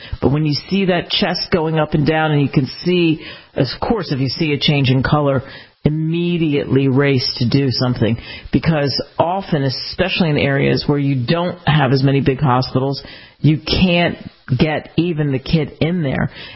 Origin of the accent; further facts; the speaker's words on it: Pennsylvania, United States; Because everybody in my life, I grew up outside of Philadelphia, reached back to me